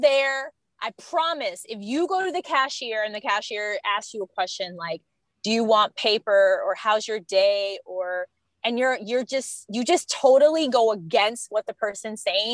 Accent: Michigan, United States; now in Miami, United States; I'm a Midwesterner. I'm originally from the west side of Michigan. So I have that kind of Midwest vibe

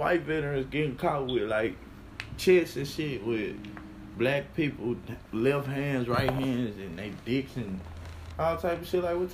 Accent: United States; I'm from America. You know what I'm saying? Like, this is American history.

